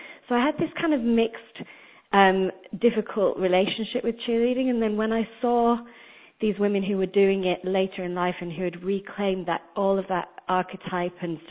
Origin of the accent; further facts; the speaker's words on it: United Kingdom; because I'm not from America. I grew up in Britain where we didn't have cheerleading